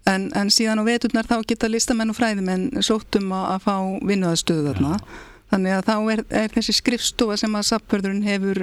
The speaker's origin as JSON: {"language": "Icelandic", "town": "Garðabær", "region": "Capital Region", "country": "Iceland", "tie": "born or raised there", "said": "ég ólst upp í Garðabænum fermdist í Garðakirkju"}